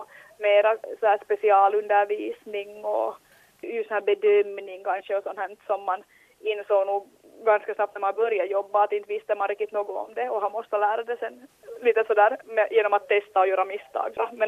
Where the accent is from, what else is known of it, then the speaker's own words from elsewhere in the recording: Loviisa, Uusimaa, Finland; det är närmare liksom hemma när jag kommer från Lovisa.